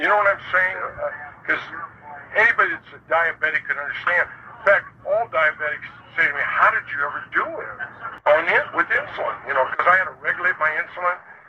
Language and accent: English; Seattle, Washington, United States; I grew up in Seattle, Washington. And my father was born in Italy, and my mother was born in Sweden.